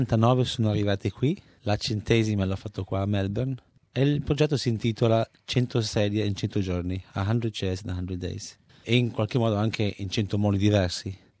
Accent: Merano, Trentino-Alto Adige, Italy; ho fatto un apprendistato quando avevo 14 anni, nella mia città natale di Merano

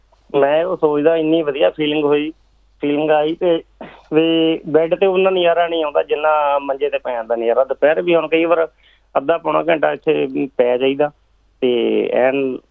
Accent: Sodhi Wala, Punjab, India; also born or lived in Jitwal; ਮੇਰਾ ਪਿੰਡ ਹੈ ਜੀਤਵਾਲ ਹੈ ਜੀ, ਅਤੇ ਜ਼ਿਆਦਾਤਰ ਮੈਂ ਬਚਪਨ ਤੋਂ ਲੈ ਕੇ ਸੋਢੀ ਵਾਲਾ ਤਲਵੰਡੀ ਭਾਈ ਕੋਲੇ, ਉੱਥੇ ਮੇਰੇ 20-25 ਸਾਲ ਉੱਥੇ ਭੂਆ ਜੀ ਦੇ ਪਿੰਡ ਉੱਥੇ ਬਤੀਤ ਹੋਏ ਹਨ ਜੀ।

